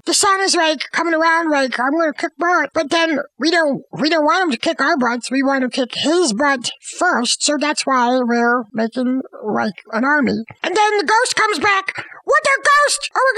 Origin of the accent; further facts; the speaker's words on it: United States; Well, I am American, but I don't watch football because I couldn't play it, so...